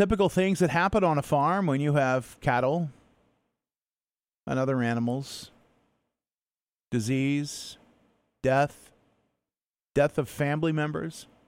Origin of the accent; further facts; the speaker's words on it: Florida, United States; born there; I was born in Florida.